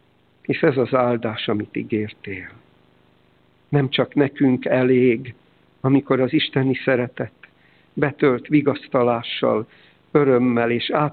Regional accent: Nógrád, Hungary; A szülőföldemen, édesanyám szülőfalujában, Nógrádban van egy forrás.

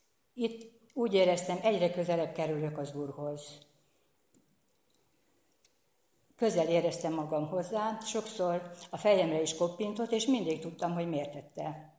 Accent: Nyíregyháza, Szabolcs-Szatmár-Bereg, Hungary; Nyíregyházán evangélikus családba születtem. Gyerekkoromban jártam hittanórára. A nagy templomba kereszteltek, ott konfirmáltam, ott kötöttem házasságot.

